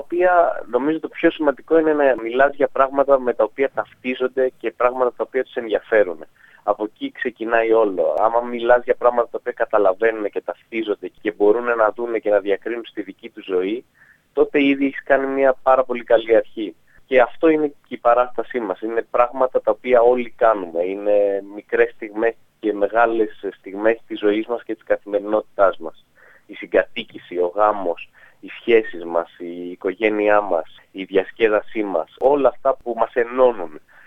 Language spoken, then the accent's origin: Greek; Greece; είμαι ένας κωμικός από την Ελλάδα.